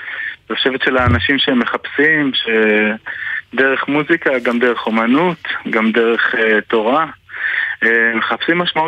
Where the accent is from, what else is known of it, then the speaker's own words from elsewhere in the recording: Bat Yam, Tel Aviv District, Israel; מבת ים אני לוקח את בית כנסת תפארת ציון שבאמת גדלתי בו והתחנכתי בו